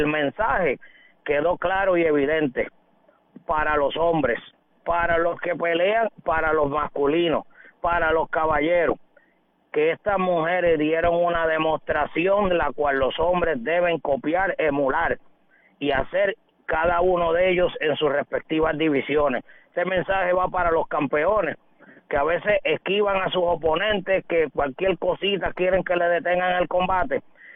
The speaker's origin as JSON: {"language": "Spanish", "country": "Puerto Rico", "said": "Estamos sumamente contentos como boricuas."}